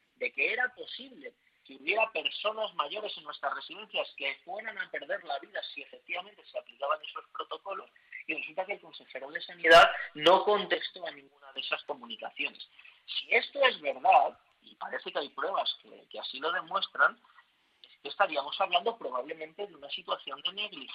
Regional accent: Madrid, Community of Madrid, Spain; nos avergüenza a todos como madrileños

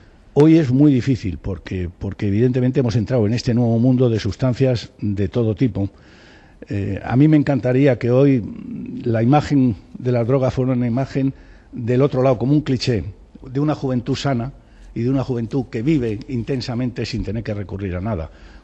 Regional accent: Spain; a mí, como ciudadano español, me llena de orgullo

